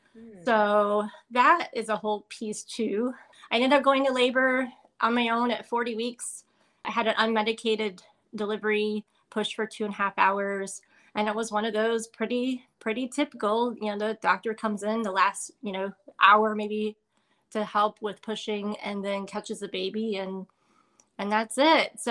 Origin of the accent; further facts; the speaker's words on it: Illinois, United States; moved away as an adult; Personally, I was born and raised in Illinois and remained there up until 2018, so the majority of my life in Illinois.